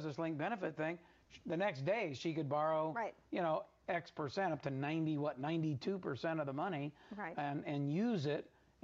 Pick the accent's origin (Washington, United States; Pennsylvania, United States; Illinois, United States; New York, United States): Pennsylvania, United States; Philadelphia; in Philadelphia, PA, my hometown.